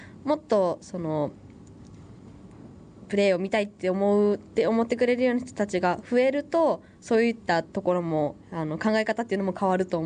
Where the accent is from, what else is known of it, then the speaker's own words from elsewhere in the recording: Tokyo, Japan; 東京パラリンピックが決まった時に、やっぱり地元で自分の生まれ育ったところでパラリンピックが来るっていうことはすごく貴重な経験だと思いますし